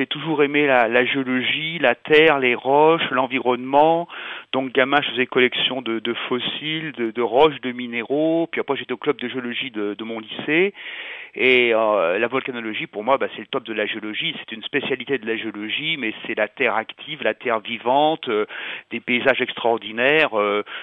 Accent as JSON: {"language": "French", "town": "Grenoble", "region": "Auvergne-Rhône-Alpes", "country": "France", "said": "c'était avec mes parents, on partait, on est grenoblois, nous, et on partait du côté des Landes"}